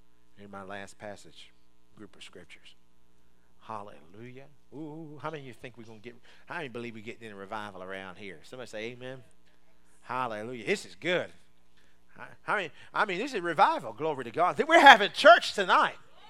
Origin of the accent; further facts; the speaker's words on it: Maryland, United States; This ain't my hometown. My hometown is in Maryland.